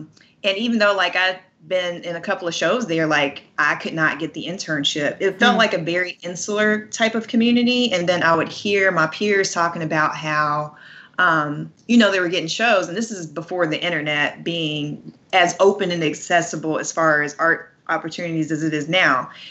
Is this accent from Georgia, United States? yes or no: yes; Atlanta, Georgia, United States; I'm from Atlanta, like went to school in Atlanta, all the way through college in Atlanta. I'm not leaving here.